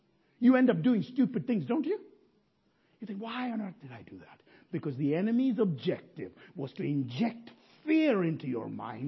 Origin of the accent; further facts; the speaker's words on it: India; Think of, I'm an Indian man, and by 30 you should get married as a boy.